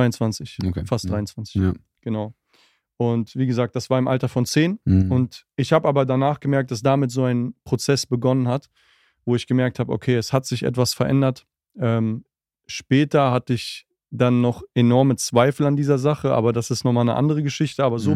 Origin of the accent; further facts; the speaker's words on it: Büren, North Rhine-Westphalia, Germany; Ja, also ich bin aufgewachsen in Büren. Das ist eine kleine Stadt im Kreis Paderborn. Und ich bin sehr früh in Kontakt mit dem christlichen Glauben gekommen